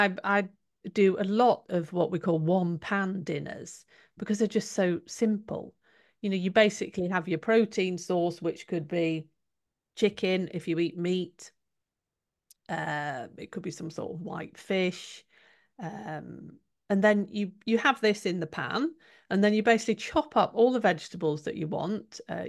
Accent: United Kingdom; because I'm British

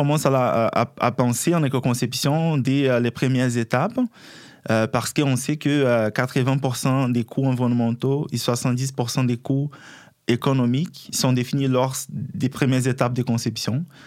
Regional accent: Brazil; French is a second language; C'est pour ça mon bel accent, parce que moi je suis brésilien.

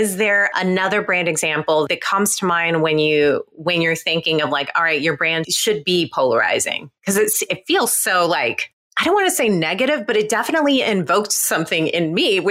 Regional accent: California, United States; I come from the Silicon Valley.

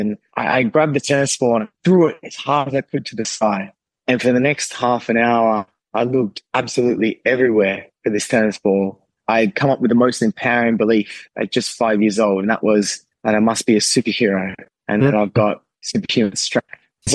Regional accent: Australia; when I was born in Australia. I was removed from my biological parents from a very young age. I was taken into the out-of-home care and child protection system. I grew up, you know, in foster care

